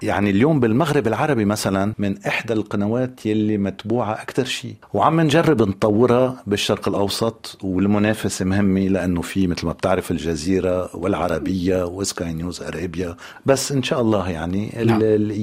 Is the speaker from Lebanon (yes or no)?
yes; Lebanon; أنا أصل لبناني فبعرف هالشي بلبنان مع الأسف